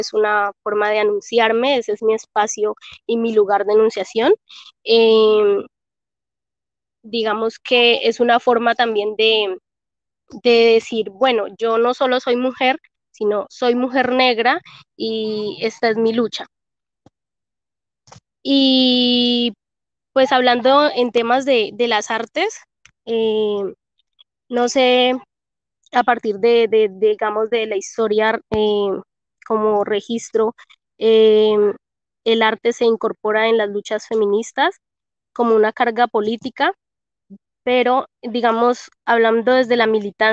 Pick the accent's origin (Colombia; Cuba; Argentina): Colombia; Balboa, Cauca; soy del municipio de Balboa, ubicado en el Valle del Patía. Vivo en esta zona.